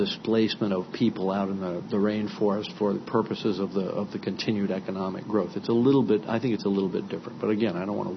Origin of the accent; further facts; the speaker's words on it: Canada; now in United States; I'm a Canadian citizen, but I live in the U.S. and I pay taxes here